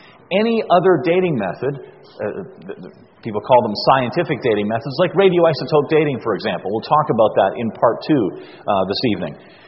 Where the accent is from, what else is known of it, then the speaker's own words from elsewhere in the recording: Kitchener, Ontario, Canada; And born in Kitchener, lived there all my life.